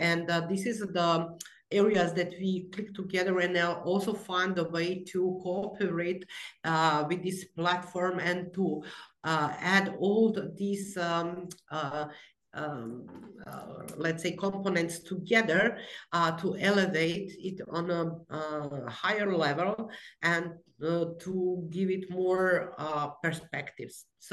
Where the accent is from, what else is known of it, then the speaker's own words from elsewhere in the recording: Banja Luka, Republika Srpska, Bosnia & Herzegovina; English is a second language; now in Ljubljana, Slovenia; I'm based in Ljubljana, but I'm originally from Banja Luka